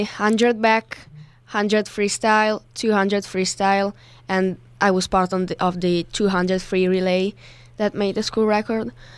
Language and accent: English; Italy; now in United States; So I'm from Italy, and I'm here as an exchange student for this year.